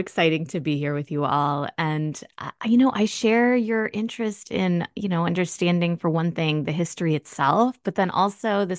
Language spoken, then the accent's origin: English; Virginia, United States; also born or lived in Berlin, Germany; I'm also the daughter of Iranian political refugees. I grew up in Northern Virginia, but I was born in Berlin, Germany.